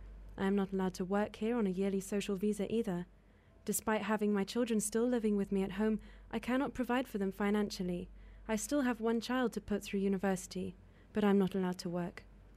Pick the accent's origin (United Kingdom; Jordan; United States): United Kingdom; now in Malaysia; I have been living in Malaysia since 1996. I'm a British married to a Malaysian citizen, and we have 3 children